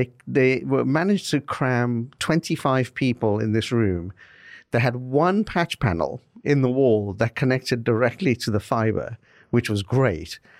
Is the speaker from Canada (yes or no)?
no; England, United Kingdom; now in United States; When we moved here from England, we moved to Vienna, Virginia first